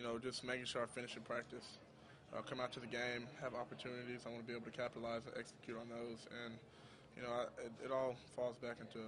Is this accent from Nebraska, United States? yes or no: no; Dallas, Texas, United States; all my family's in Dallas, and just to have the, you know, draft in my hometown